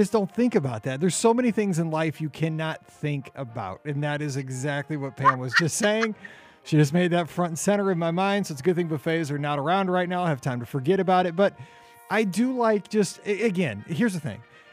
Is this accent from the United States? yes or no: yes; United States; I'm not patient. I'm an American.